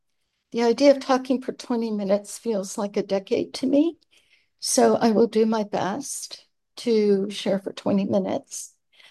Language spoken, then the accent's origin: English; Cleveland, Ohio, United States; I grew up in Cleveland, Ohio. I was a pretty normal kid.